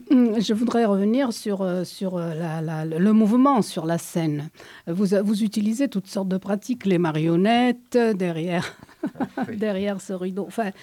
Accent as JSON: {"language": "French", "country": "Italy", "lives_now": "France", "said": "Parce que moi, je suis italienne"}